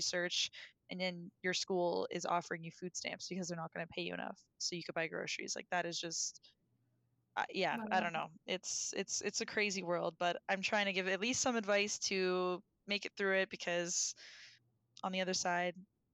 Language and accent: English; Canada; I don't think I had any application fees being a Canadian and paying for applying to master's schools or master's programs.